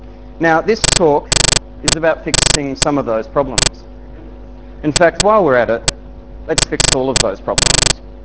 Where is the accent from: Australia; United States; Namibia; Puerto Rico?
Australia; Canberra, Australian Capital Territory; I come from Canberra.